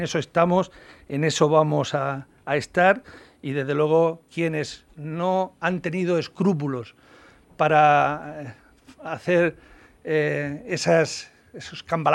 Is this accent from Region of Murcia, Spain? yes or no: yes; Region of Murcia, Spain; yo creo que como murcianos nos debe de avergonzar a todos